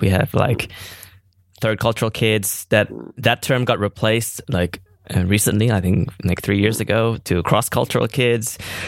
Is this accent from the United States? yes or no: no; Malaysia; we were both not from Holland, we're not Dutch, right? Mm. You're Greek, I'm Malaysian, and we have lived in multiple cultures throughout our lives.